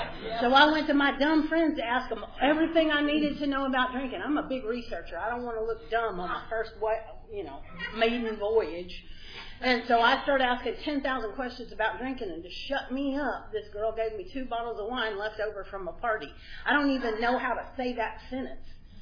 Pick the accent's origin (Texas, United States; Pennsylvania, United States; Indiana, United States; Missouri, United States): Texas, United States; because I grew up in Texas, the land of drill team, the land of drill team.